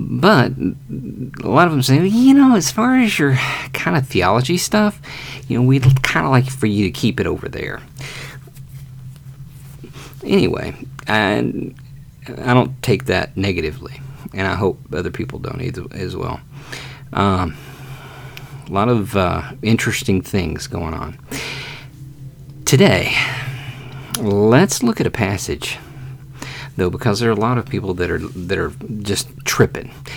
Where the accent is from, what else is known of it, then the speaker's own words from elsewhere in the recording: United States; even though I'm American, try not to be someone with tunnel vision.